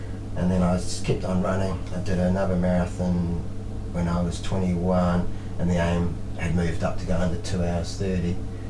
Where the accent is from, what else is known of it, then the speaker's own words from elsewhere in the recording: New Zealand; I was born in New Zealand and lived in New Zealand for the first 27 years